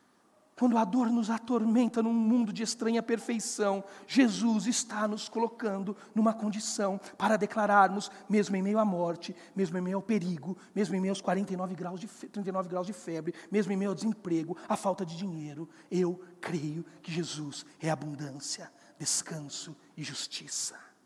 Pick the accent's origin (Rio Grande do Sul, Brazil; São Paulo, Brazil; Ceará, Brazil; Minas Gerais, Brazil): São Paulo, Brazil; Mata a saudade da minha terra. Vale do Paraíba.